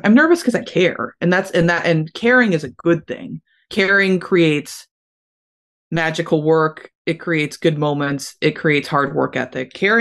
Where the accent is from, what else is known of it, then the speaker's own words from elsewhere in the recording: Louisville, Kentucky, United States; I basically used local bands, and I'm from Louisville, Kentucky, to get as much experience as I could in music.